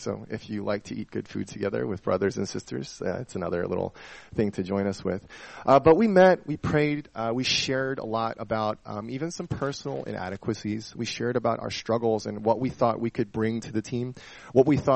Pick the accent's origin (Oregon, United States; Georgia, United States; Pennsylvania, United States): Pennsylvania, United States; Philadelphia; I'm from Philadelphia, so I might use Johns a few times.